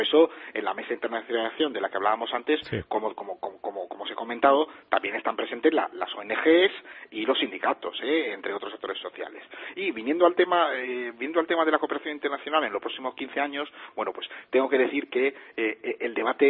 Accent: Spain; yo que soy español, ¿sabes? Mi proyecto formativo va a tener más eficacia ahí donde hablan mi mismo idioma.

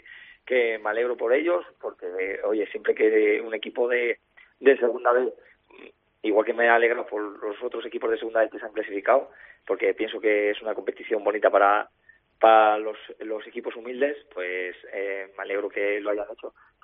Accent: Salamanca, Castile and León, Spain; yo soy de aquí de Salamanca

